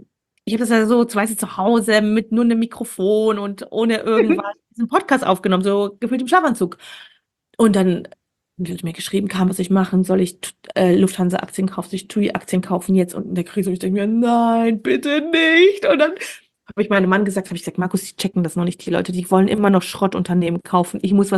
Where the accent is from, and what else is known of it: Wuppertal, North Rhine-Westphalia, Germany; born or raised there